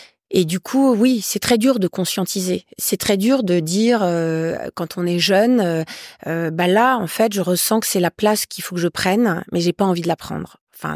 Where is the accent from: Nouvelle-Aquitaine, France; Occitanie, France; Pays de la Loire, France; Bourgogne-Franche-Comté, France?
Bourgogne-Franche-Comté, France; Dijon; J'ai grandi à Dijon. Petite ville de province